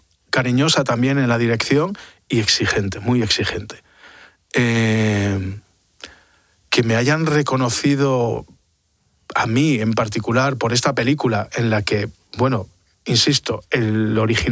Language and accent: Spanish; Avilés, Asturias, Spain; now in Madrid, Spain; yo soy de Avilés, muy me siento muy avilesino.